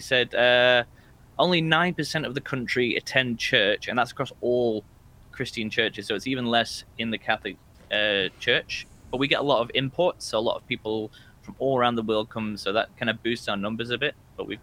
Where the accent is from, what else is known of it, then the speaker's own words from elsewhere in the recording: England, United Kingdom; I'm English, so I don't mind.